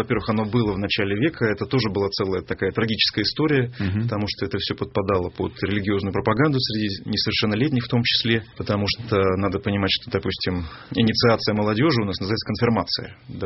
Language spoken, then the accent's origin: Russian; Moscow, Russia; also born or lived in Vladivostok, Russia; Да, мы жили в Москве. Хоть я родился в Владивостоке, там мой отец инженером проработал пару лет. И вот вернулись опять в Москву.